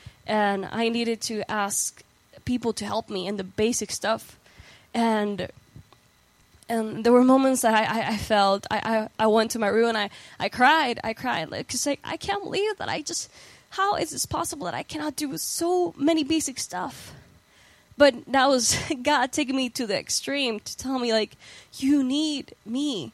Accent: Puerto Rico; I am from Puerto Rico, and I'm 23 years old.

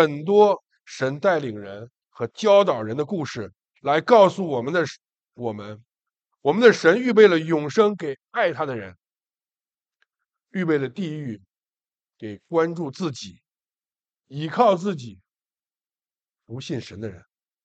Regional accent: China; 说实在的，我们中国人不喜欢考虑和谈论死亡的问题

